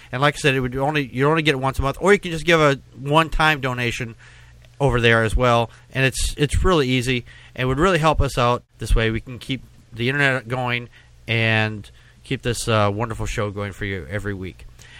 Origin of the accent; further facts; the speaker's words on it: Wisconsin, United States; I said I was from Wisconsin.